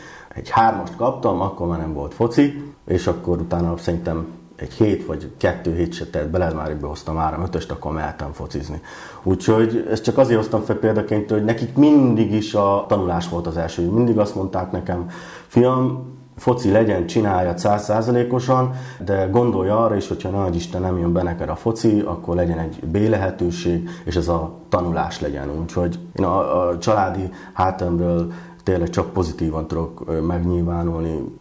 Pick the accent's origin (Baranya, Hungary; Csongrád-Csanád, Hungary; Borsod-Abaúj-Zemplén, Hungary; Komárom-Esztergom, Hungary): Borsod-Abaúj-Zemplén, Hungary; Sárospatak; Sárospatak az Sárospatak nekünk, az mindig is Sárospatak volt, imádom ezt a várost, itt nőttem fel, itt is szeretnék megöregedni